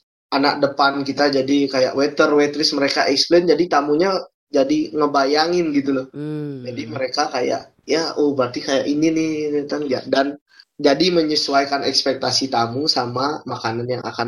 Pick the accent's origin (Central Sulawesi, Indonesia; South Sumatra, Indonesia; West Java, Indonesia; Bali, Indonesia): Bali, Indonesia; Payangan; Kalau saya sih asli Payangan, 20 menit dari Ubud ke arah utara. Jadi sebelum Kintamani itu ada Payangan namanya.